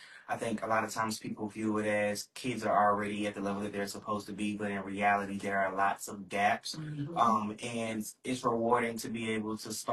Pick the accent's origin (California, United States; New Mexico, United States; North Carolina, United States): North Carolina, United States; Scotland Neck; I'm from Scotland Neck, North Carolina.